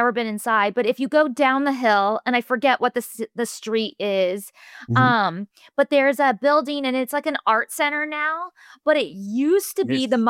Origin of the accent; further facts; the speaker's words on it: California, United States; I'm from Northern California, so I'm gonna have to meet up with your other half